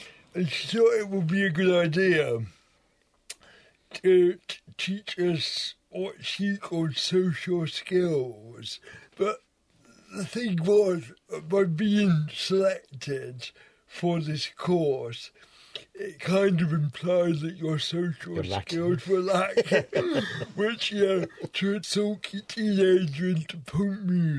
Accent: North East England, United Kingdom; accent: Geordie; I grew up in the Northeast, and I had a Georgia accent. And I lost it very, very quickly

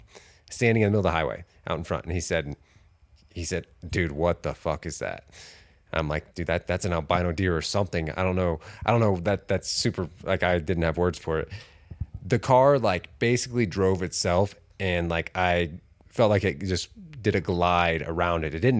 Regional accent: Indiana, United States; I mean, yes, I've experienced that growing up in Indiana.

